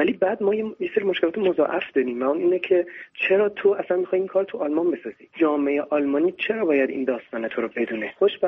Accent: Iran; من در ایران به دنیا اومدم، در ایران بزرگ شدم

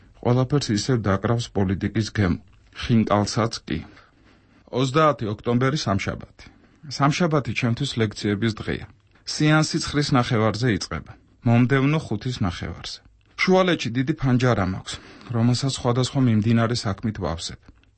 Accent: Rustavi, Kvemo Kartli, Georgia; now in Tbilisi, Georgia; რუსთავი ჩემი ბავშვობის ქალაქია. აქ დავიბადე და საშუალო სკოლაც აქ დავასრულე. მიუხედავად ამისა, ვერაფრით უწოდებ ამ ქალაქს მშობლიურს. არასოდეს მქონია მის მიმართ ნოსტალგიის განცდა მას შემდეგ, რაც თბილისში დავსახლდი.

